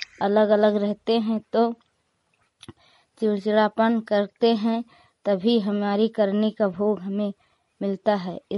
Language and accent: Hindi; Hariharpur, Uttar Pradesh, India; मैं हरिहरपुर गांव जिला सरावस्ती की रहने वाली हूँ।